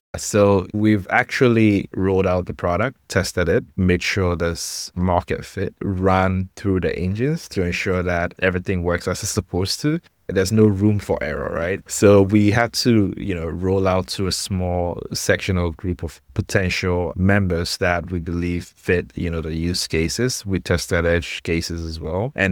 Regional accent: Ghana; Simply put, I'm Ghanaian, for those, you know, who might not have caught the accent yet.

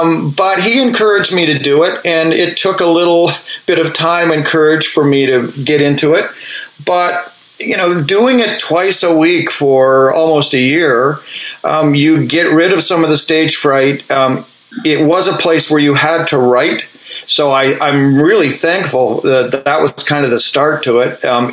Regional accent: Kingston, Ontario, Canada; now in Toronto, Canada; I grew up in Kingston and went to college in Kingston, Queen's University in Kingston. And then I came to Toronto in the early 80s for the film business

